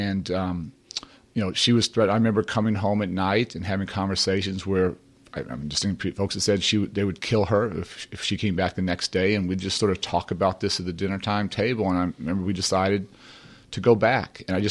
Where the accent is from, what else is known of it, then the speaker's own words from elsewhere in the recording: United States; And I grew up at 56 in Blackstone.